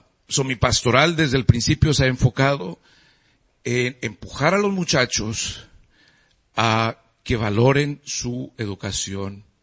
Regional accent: Monterrey, Nuevo León, Mexico; Ni en Monterrey, de donde yo soy, ¿no?

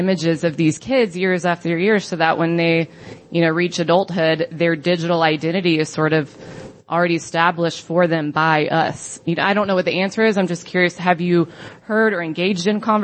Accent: Houston, Texas, United States; I'm from Houston, Texas.

